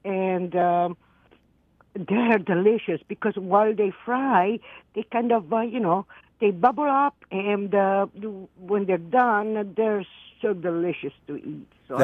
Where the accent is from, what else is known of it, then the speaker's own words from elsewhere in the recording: Molfetta, Apulia, Italy; English is a second language; I come from Puglia, south of Italy, in town called Morfetta near Bari.